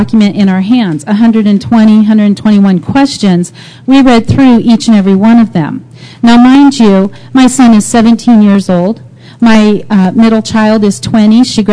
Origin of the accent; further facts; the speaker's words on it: Colorado, United States; I'm from Pueblo County